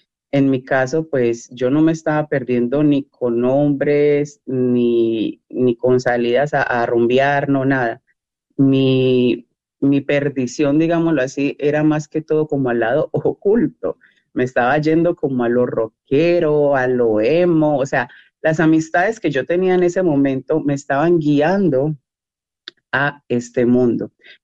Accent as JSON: {"language": "Spanish", "country": "Honduras", "tie": "born there", "said": "Yo nazco en lo que es en Honduras, de una familia colombiana. Ambos padres son colombianos y toda mi descendencia es colombiana. Nazco en Honduras porque por cuestiones pues, de mi papá, de trabajo, terminamos acá en Honduras"}